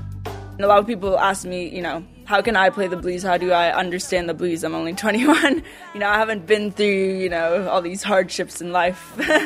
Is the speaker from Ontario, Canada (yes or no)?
yes; London, Ontario, Canada; This is back home, my home country, London, Ontario, Canada.